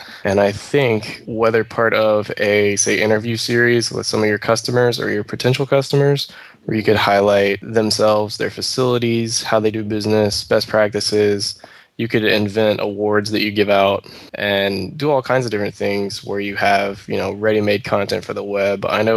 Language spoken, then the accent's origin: English; Texas, United States; I grew up in Southeast Texas, hunting and fishing.